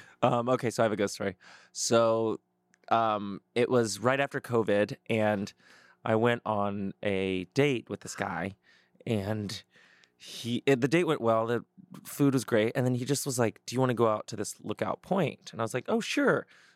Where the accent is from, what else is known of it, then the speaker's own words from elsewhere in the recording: Franklin, Tennessee, United States; So, yes, I've been haunted. I come from Franklin, Tennessee.